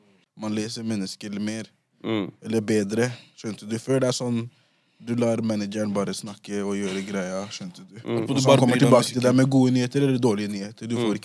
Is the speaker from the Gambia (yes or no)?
yes; Gambia; now in Norway; vi kom fra Gambia for utsiden